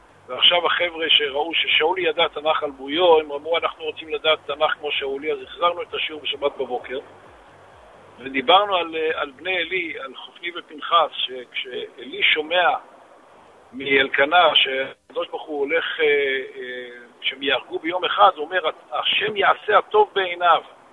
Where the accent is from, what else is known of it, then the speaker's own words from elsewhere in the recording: Ra'anana, Central District, Israel; אנחנו מרעננה במשפחה.